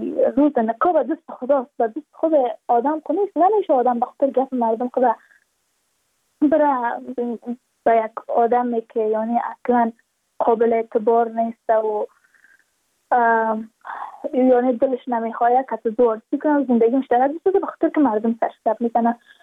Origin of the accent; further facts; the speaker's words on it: Badakhshan, Afghanistan; ما از بدخشان هستیم، یعنی منطقه دور دستش